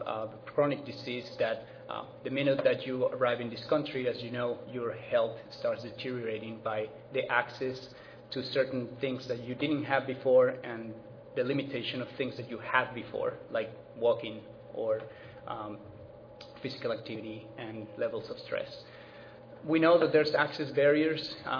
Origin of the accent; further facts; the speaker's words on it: Mexico; now in Denver, United States; And we're both from Mexico and have the privilege to be living in Denver, Colorado, and a place that we call home now.